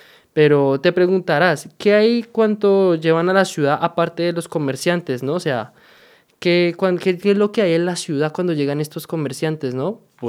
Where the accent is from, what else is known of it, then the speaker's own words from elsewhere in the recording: Bogotá, Colombia; accent: neutral; yo soy de Bogotá, del sector de Cundinamarca, mi acento es neutro.